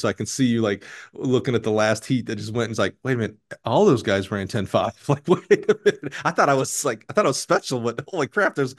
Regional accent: Eufaula, Alabama, United States; not too far where I grew up over in Eufaula.

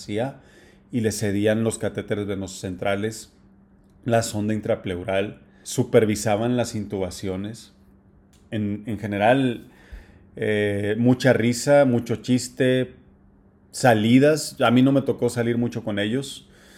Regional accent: Sinaloa, Mexico; Plebes, ¿no? Término de Sinaloa de donde soy.

